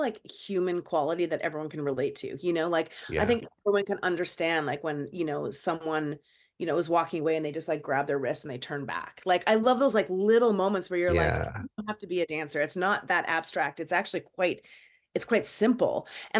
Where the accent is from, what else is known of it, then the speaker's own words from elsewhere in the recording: Canada; I'm 19, 20 years old. I have no money. I'm Canadian. I'm living in Vancouver across the other side of a different country.